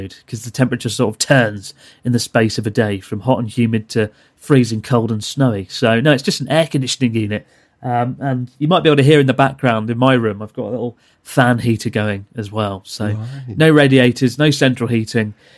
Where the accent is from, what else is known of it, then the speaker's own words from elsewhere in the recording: Maidstone, South East England, United Kingdom; So I'm from Kent, which is just outside of London, about 45 minutes. And it's a little town called Maidstone.